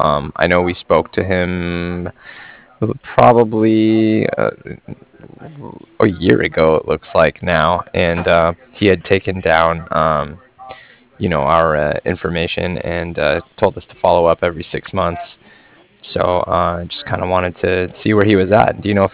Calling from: Cardiff, Wales, United Kingdom; I'm calling from Cardiff.

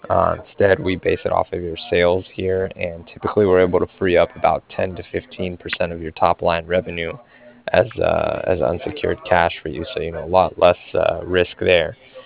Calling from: Cardiff, Wales, United Kingdom; I was calling from Cardiff

